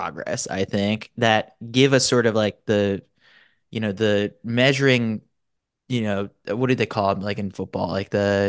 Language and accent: English; United States; As an American, yeah, I root for Sydney.